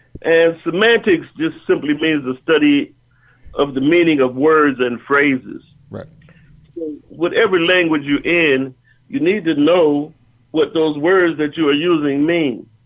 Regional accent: Omaha, Nebraska, United States; I went to college, and I'm originally from Omaha, Nebraska.

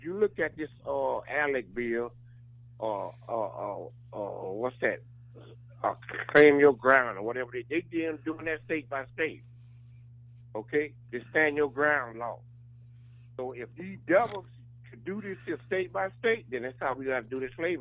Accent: Georgia, United States; born there; Particularly, I'm in Georgia. And so my thing is, I know I was born in Georgia. My family in Georgia.

